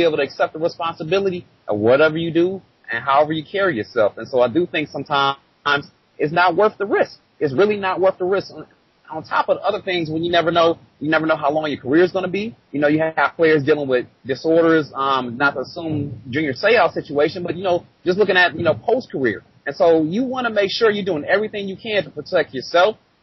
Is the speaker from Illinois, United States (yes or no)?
no; Flint, Michigan, United States; You fellas are from Detroit. I'm from Flint.